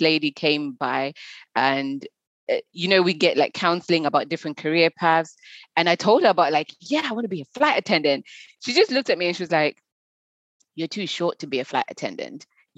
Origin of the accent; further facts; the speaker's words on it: Zimbabwe; When I was younger, I was born in Zimbabwe